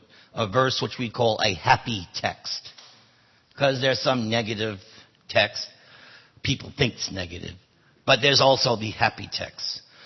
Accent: New York, United States; if you can make it in New York, you can make it, well, I'm from New York, so.

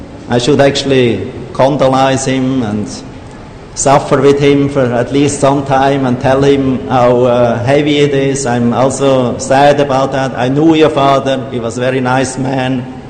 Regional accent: Zurich, Switzerland; born or raised there; English is a second language

